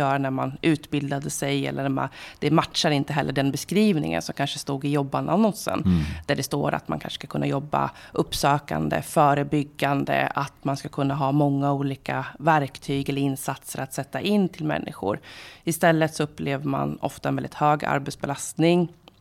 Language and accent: Swedish; Valdemarsvik, Östergötland, Sweden; also born or lived in Huddinge; Vi flyttade tillbaka till Östergötland förra året. Jag kommer ju från Valdemarsvik, eller Rullarum utanför Valdemarsvik ursprungligen. Och sen har vi bott i Huddinge utanför Stockholm i ett tiotal år. Men nu var det dags att komma hem till Östergötland igen.